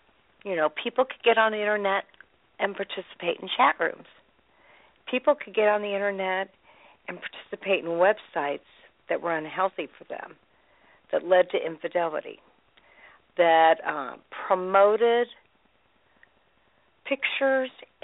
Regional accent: Indianapolis, Indiana, United States; I'm from Indianapolis, Indiana, the only certified sexual addictions therapist in the Indianapolis area.

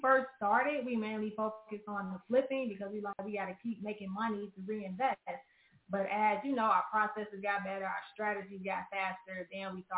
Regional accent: Chicago, Illinois, United States; So you guys got to remember, we're from Chicago.

